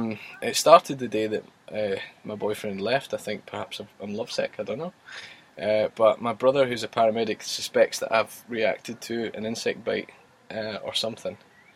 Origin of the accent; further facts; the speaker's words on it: Scotland, United Kingdom; unmistakably I'm a Scotsman.